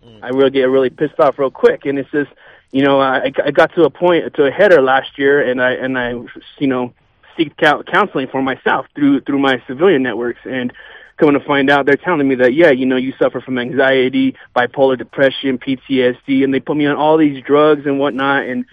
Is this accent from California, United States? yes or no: yes; East LA, California, United States; I grew up in East LA, and it was a bunch of BS